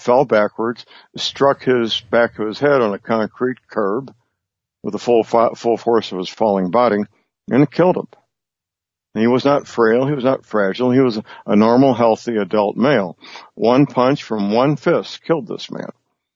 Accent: St. Louis, Missouri, United States; that has happened in my hometown in St. Louis. I'm a native St. Louisan

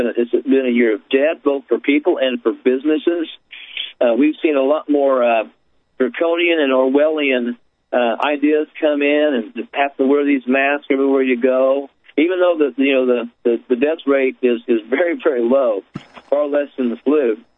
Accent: Jasonville, Indiana, United States; born there; Well, I was born in Jasonville, Indiana, a little town south of Terre Haute, Indiana.

